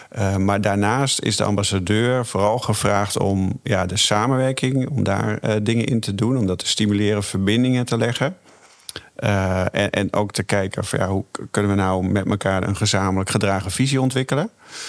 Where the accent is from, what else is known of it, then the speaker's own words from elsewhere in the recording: Heerenveen, Friesland, Netherlands; Ja, Fries, geboren en getogen in Heerenveen.